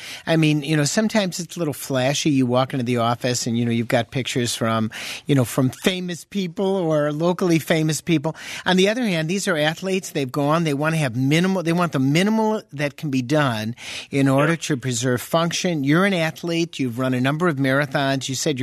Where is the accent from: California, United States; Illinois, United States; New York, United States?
Illinois, United States; Chicago; I understand that because I'm from Chicago.